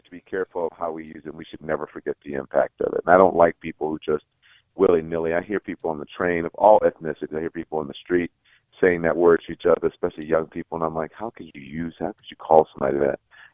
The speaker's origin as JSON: {"language": "English", "region": "the South", "country": "United States", "tie": "born or raised there", "said": "Listen, I grew up in the South where people would call you that and they meant it."}